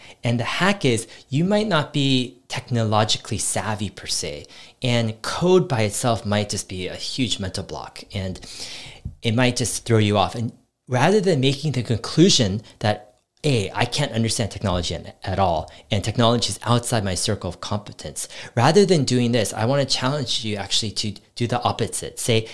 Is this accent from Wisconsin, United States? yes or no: no; California, United States; Well, I grew up in Silicon Valley, and technology was integrated into my life, and it was not scary at all in a lot of ways.